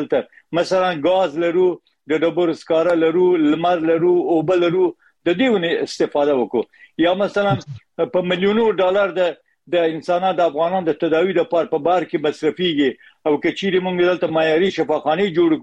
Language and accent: Pashto; Herat, Afghanistan; born there; په هرات کې پیدا شوی یم.